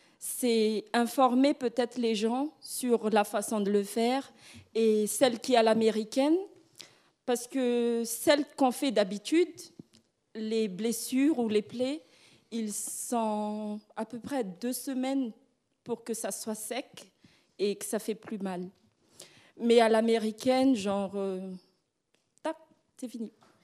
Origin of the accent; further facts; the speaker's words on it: Madagascar; moved away as an adult; now in France; Oui, bon, je viens de Madagascar, une étudiante ici depuis un mois